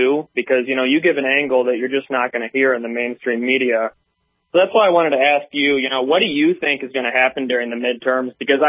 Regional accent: Minnesota, United States; I've even seen it firsthand in my home state of Minnesota, which unfortunately is a pretty liberal place if you're in the metro.

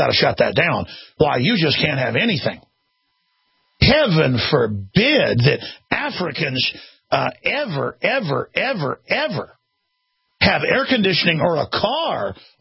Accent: Dallas, Texas, United States; I remember growing up in Dallas, my dad knew a lot of rich people, really rich people.

